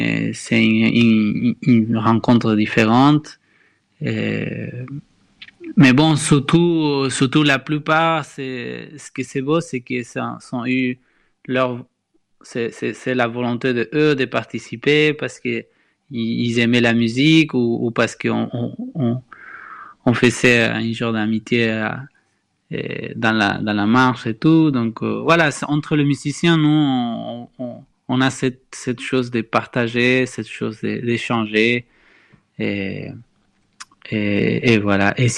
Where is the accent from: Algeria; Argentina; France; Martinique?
Argentina; Córdoba; French is a second language; Chez moi, à Cordoba, le lieu où j'ai passé beaucoup plus de temps, il y a beaucoup de rivières, c'est connu pour ça, justement.